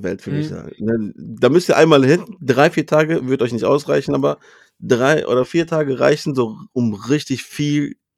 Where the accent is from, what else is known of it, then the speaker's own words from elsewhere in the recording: Sivas, Turkey; also ich komme ja aus Sivas